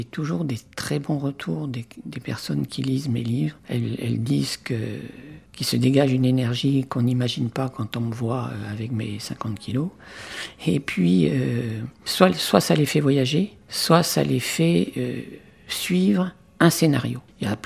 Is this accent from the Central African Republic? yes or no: no; Landerneau, Brittany, France; se dérouler dans ma Bretagne natale, puisque je suis originaire de Landerneau, à côté de Brest.